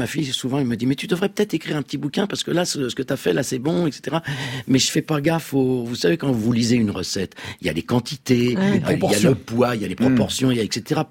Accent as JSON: {"language": "French", "town": "Drancy", "region": "Île-de-France", "country": "France", "tie": "born there", "said": "Bon, moi, je suis né à Drancy et je me souviens de promenades avec mon père."}